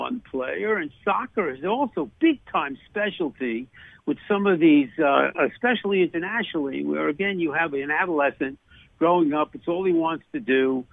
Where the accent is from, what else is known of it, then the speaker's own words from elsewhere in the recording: Massapequa, New York, United States; You know, I'm from Massapequa, so it's great to touch base, interact, you know, with you.